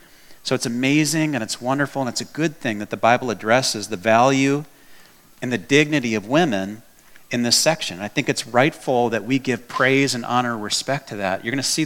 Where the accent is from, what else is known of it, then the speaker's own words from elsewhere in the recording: Texas, United States; I mean, we're from Texas, right?